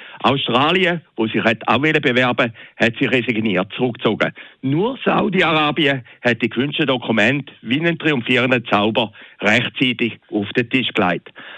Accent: Zurich, Switzerland; Und als Zürcher fragt man sich, was spielt denn Zürich, wo immerhin noch FIFA-Weltsitz ist

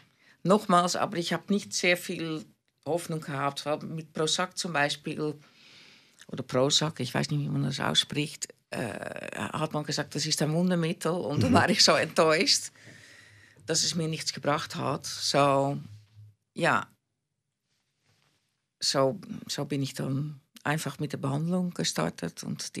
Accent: Netherlands; now in Switzerland; Ich bin aufgewachsen in Holland, oder? Dann bin ich in der Schweiz gekommen

